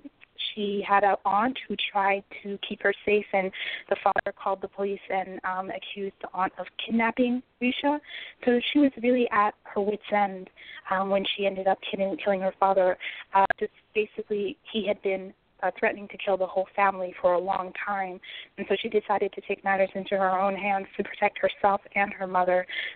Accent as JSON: {"language": "English", "town": "New York City", "region": "New York", "country": "United States", "tie": "born or raised there", "also_born_or_lived": "Chicago", "said": "I lived for over 20 years in Chicago, just moved back to New York City, which is my hometown, a few months ago over the summer"}